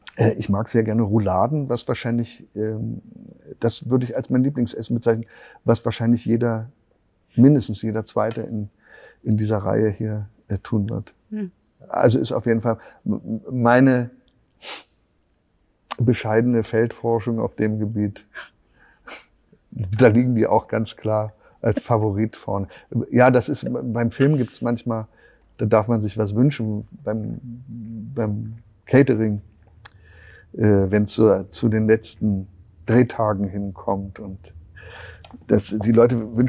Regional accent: Rhineland, Germany; Ich bin ja im Rheinland aufgewachsen und im Moment arbeite ich in Köln wieder für mehrere Monate.

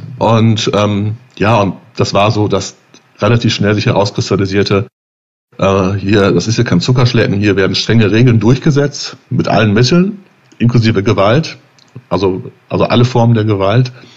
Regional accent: North Rhine-Westphalia, Germany; halt Abenteuer und in die Berge, die ich noch nicht kannte als Münsterländer

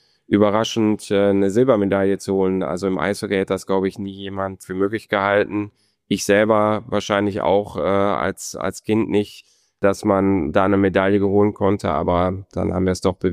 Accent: Moers, North Rhine-Westphalia, Germany; Wir kommen aus Moers. In Moers gab es damals keine Bambini-Mannschaft und so bin ich dann direkt nach Krefeld

